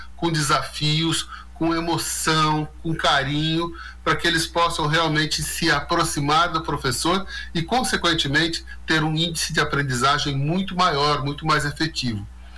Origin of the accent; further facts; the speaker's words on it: Brazil; daquilo que nós, como brasileiros, vivemos